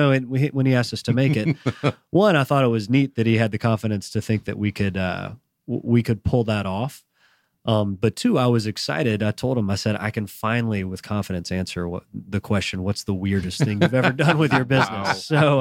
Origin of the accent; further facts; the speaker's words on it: Atlanta, Georgia, United States; We're both from Atlanta